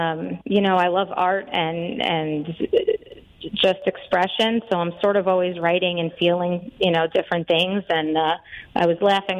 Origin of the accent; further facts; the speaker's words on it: Mahopac, New York, United States; I am from Mayapak.